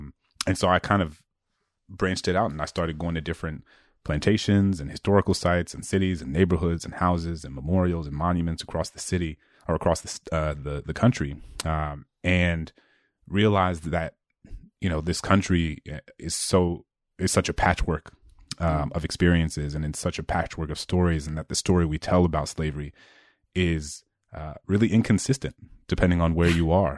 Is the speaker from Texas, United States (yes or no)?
no; New Orleans, Louisiana, United States; So I was born and raised in New Orleans. Hurricane Katrina was my senior year of high school. So I actually finished school in Houston, but my family still lives in New Orleans.